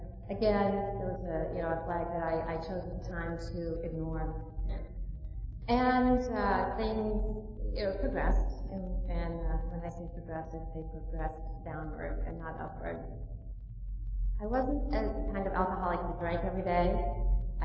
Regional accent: Iowa, United States; I grew up in Iowa, a very small town in Iowa

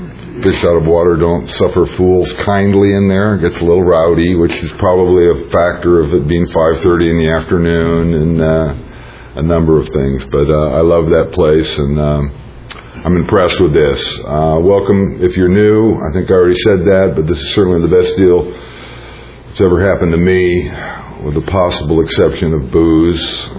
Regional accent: Portland, Oregon, United States; born there; I was born in Portland, Oregon.

